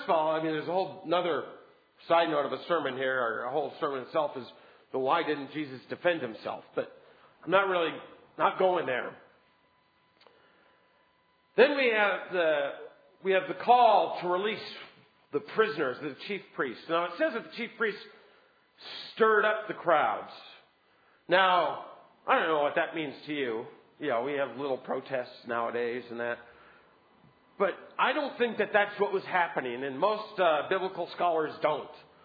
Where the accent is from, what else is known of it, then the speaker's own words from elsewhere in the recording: New Orleans, Louisiana, United States; when I was growing up, I grew up in New Orleans.